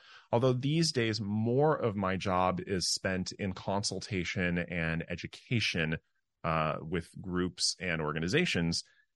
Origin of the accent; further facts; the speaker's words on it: Seattle, Washington, United States; I'm born and raised in Seattle. I still live here. I love it here.